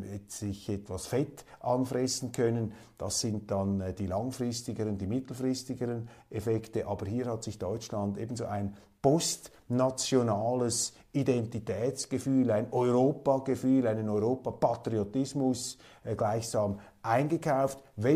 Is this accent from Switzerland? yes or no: yes; Switzerland; als das bei uns in der Schweiz der Fall ist, wo überall Ukraine-Flaggen wehen.